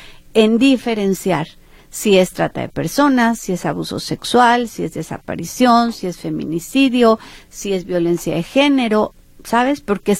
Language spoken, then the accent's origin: Spanish; Jalisco, Mexico; Estamos como mexicanos y como jaliscienses encantados de tener el Mundial en casa